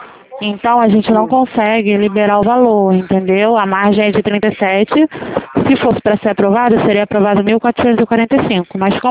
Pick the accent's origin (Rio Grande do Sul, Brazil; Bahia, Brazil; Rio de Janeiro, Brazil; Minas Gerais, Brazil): Rio de Janeiro, Brazil